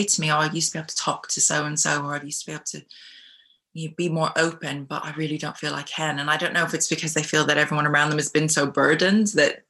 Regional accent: Canada; moved away; I'm Canadian, and we're just known to be these people who, like, we really look out for community.

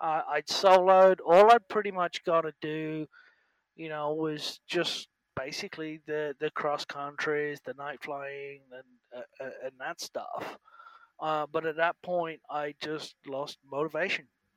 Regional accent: England, United Kingdom; moved away as an adult; No, I'm from England.

